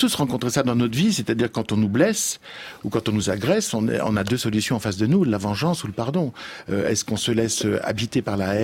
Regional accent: Lyon, Auvergne-Rhône-Alpes, France; je suis lyonnais, donc j'ai vécu dans la mythologie de Saint-Ex

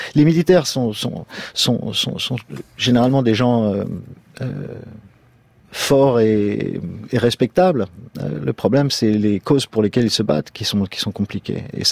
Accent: France; C'est pas parce que je suis français et fier d'être français

